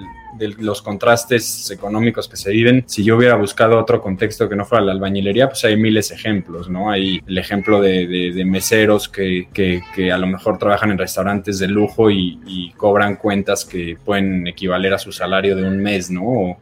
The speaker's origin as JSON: {"language": "Spanish", "country": "Mexico", "said": "para los nuevos talentos mexicanos que tantos orgullos nos han dado como mexicanos"}